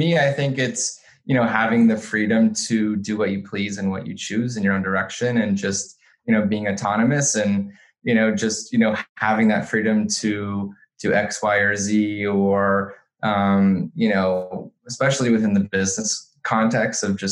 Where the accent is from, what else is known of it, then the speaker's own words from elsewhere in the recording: Toronto, Ontario, Canada; also born or lived in Los Angeles, United States; So born and raised in Toronto, I went to undergrad in Los Angeles at University of Southern California.